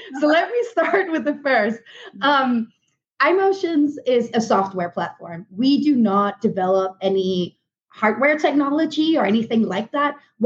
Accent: Denmark; English is a second language; moved away as an adult; now in United States; I'm originally from Denmark. Moved over to the U.S. around 10 years ago

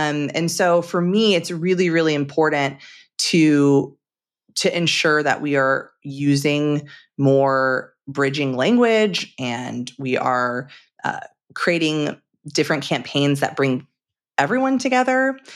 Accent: California, United States; now in Washington, United States; But I'm a Southern California girl. I grew up in SoCal my whole life. And back in 2013, I moved here and I was a fish out of water.

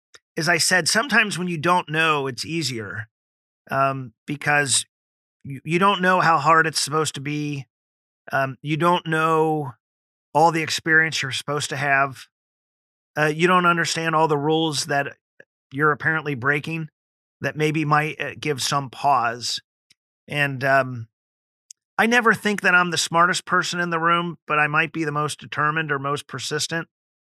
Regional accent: Cincinnati, Ohio, United States; That I knew that my journey was to serve and lead in my hometown here in Cincinnati

